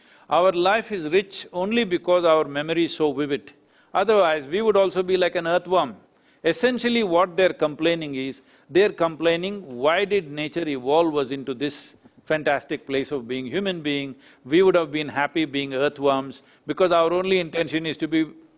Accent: Tennessee, United States; Because we come from Tennessee, we are in Tennessee, that's why I'm telling you.

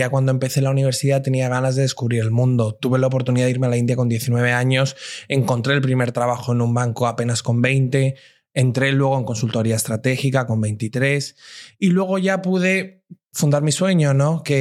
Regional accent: Valencia, Valencian Community, Spain; now in Madrid, Spain; Yo soy de Valencia. Yo soy de Valencia y me mudo al barrio de Justicia en Madrid.

